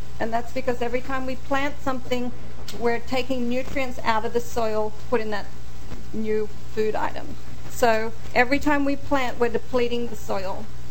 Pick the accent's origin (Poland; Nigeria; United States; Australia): Australia; I was trying to place where your accent was from. So I'm just going to say, I'm from Australia.